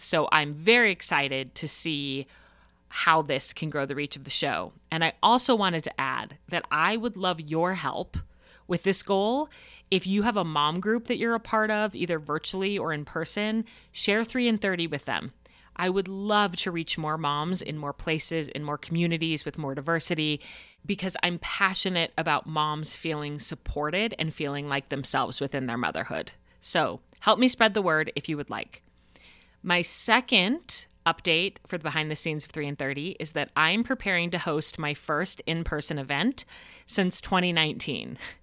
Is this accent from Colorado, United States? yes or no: yes; Denver, Colorado, United States; It's going to be hosted at my family home where I grew up in Denver, Colorado.